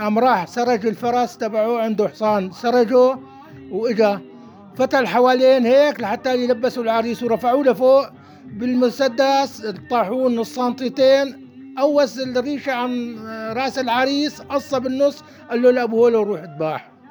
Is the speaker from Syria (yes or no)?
yes; Al-Abbadi, Rif Dimashq, Syria; قال منين انت؟ قلت له من العبادي. قال بعد العبادي ما في قريه؟